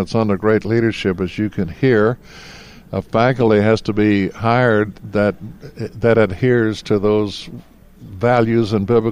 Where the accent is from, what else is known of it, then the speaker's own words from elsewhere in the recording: the South, United States; I don't want to say gone south because I'm from the South